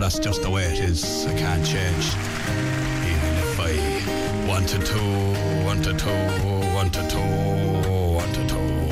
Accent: Newbridge, Kildare, Ireland; I'm up here, and I'm from Newbridge, and I'm in from the bog, and I'm sitting up here in the O2.

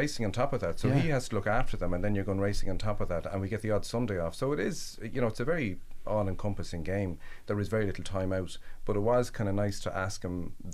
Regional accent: Dublin, Leinster, Ireland; now in Meath, Ireland; I'm from Dublin, and I'm living in Meath over 20 years

